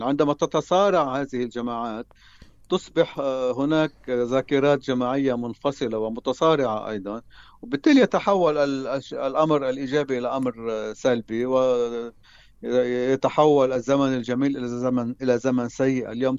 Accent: Lebanon; نحن كلبنانيين

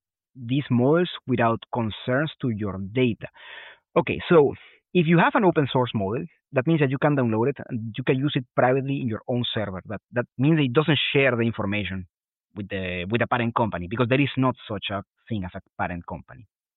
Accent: Venezuela; let's go back to my home country in Venezuela

